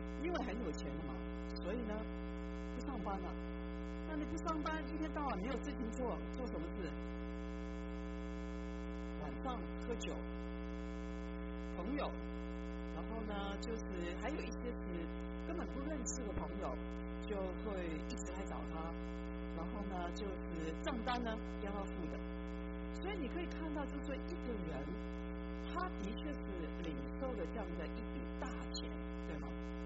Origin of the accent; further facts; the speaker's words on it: China; 我想我们中国人会比较容易了解这个敬畏的意义